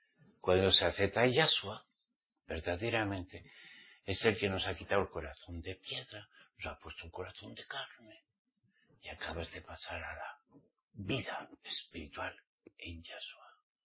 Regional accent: Spain; como somos españoles, hablaremos español

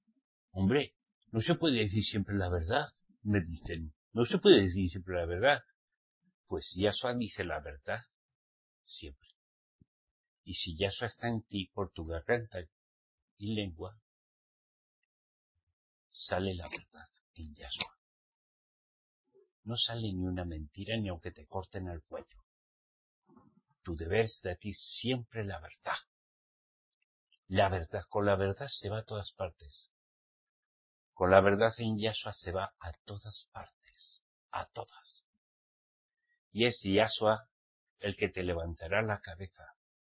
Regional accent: Spain; en mi país, donde yo estoy en España

